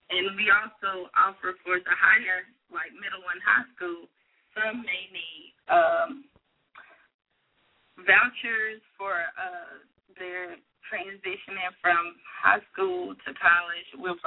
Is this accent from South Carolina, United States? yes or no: yes; Seneca, South Carolina, United States; I was born and raised in Seneca, South Carolina. It's a small town in South Carolina near Clemson, and near Clemson University, actually, as well.